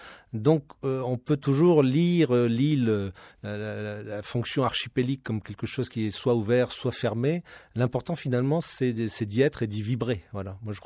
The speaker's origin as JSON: {"language": "French", "town": "Strasbourg", "region": "Grand Est", "country": "France", "tie": "born there", "said": "moi, je suis né à Strasbourg, c'est pas une île, hein"}